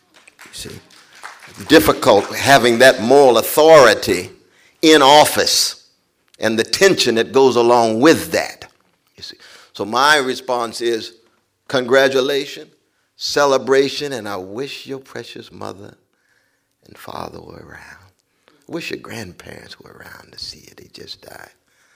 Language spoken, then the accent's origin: English; Sacramento, California, United States; So in growing up in Sacramento, California, when it was time for me to pledge allegiance that first day after that summer, I refused to do it.